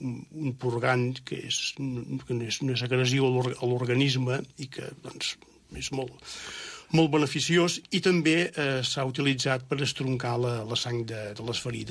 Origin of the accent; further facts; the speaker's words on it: Manresa, Catalonia, Spain; Sí, jo sóc fill de Manresa.